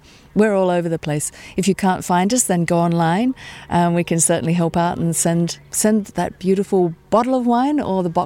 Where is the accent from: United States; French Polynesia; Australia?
Australia; being an Australian, we'll basically drink anything that's got alcohol